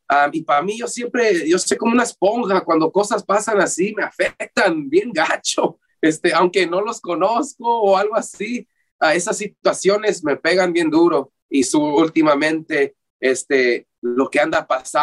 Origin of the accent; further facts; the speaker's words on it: San Diego, California, United States; aquí en San Diego, donde soy, aquí California, San Diego, somos chicanos, aquí cerca de Tijuana